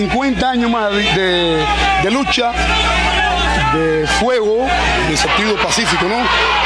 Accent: Cuba; nuestro deber como cubano

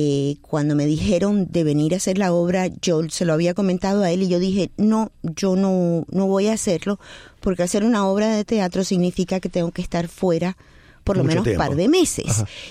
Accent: Havana, Cuba; born there; Ok, yo nací en La Habana, Cuba.

